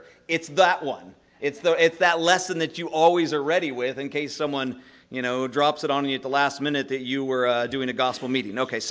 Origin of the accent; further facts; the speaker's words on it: Placerville, California, United States; I grew up in Placerville, California, which is only about an hour away from there, and I grew up in the church